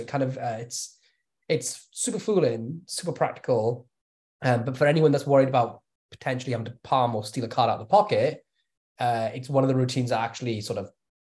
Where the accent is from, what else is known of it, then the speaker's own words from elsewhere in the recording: Wales, United Kingdom; I'm Welsh, not a pirate.